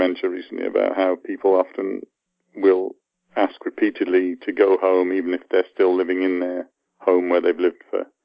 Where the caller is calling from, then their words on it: England, United Kingdom; I'm calling you from England.